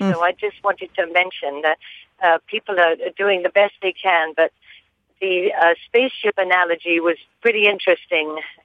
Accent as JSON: {"language": "English", "country": "Kenya", "tie": "born or raised there", "said": "I grew up in Kenya, East Africa"}